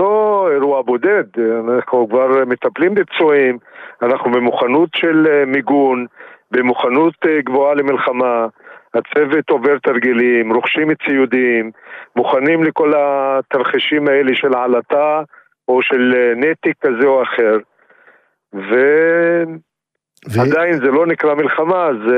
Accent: Peki'in, Northern District, Israel; now in Isfiya, Israel; אני במקור מפקיעין בגליל, היום אני גר באוספיה.

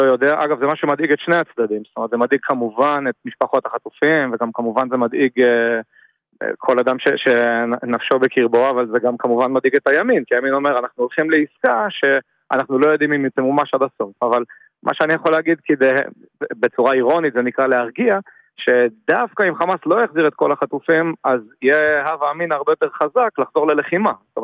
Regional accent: Nir Oz, Southern District, Israel; אני מצד אחד מגיע מקיבוץ ניר עוז, קיבוץ שאני מאוד אוהב ומאוד מזדהה איתו, שגדלתי בו

